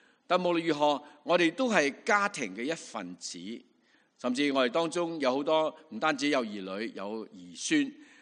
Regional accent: Chaozhou, Guangdong, China; 我哋是潮州人嚟噶吓，咁

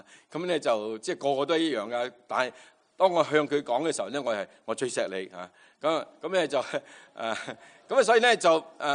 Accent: China; 好似我哋中國人社會都難免咧重男輕女嚇

